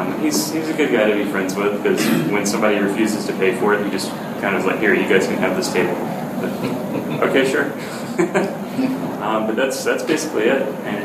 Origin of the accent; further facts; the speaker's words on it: Missouri, United States; I'm actually from Missouri.